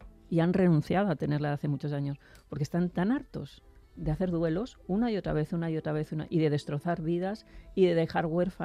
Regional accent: Spain; now in Madrid, Spain; yo como me crié en Viendavalledos todos los fines de semana en los montes de Toloño, fíjate, necesito, y ahora que vivo en Madrid lo tengo más cerquita

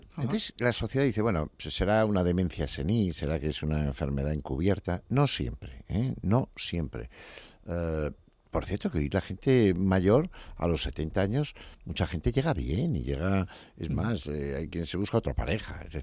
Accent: Pamplona, Navarre, Spain; van a mi tierra, a Pamplona, en los Sanfermines

